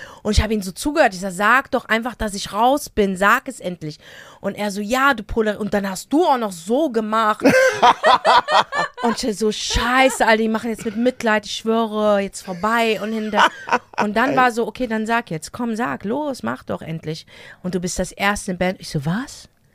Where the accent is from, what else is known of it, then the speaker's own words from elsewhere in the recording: Frankfurt, Hesse, Germany; Ich komme hier nicht aus Amerika, ja. Oder aus dem Brasilien, aus den Slums. Ich komme aus Deutschland, aus Nordweststadt.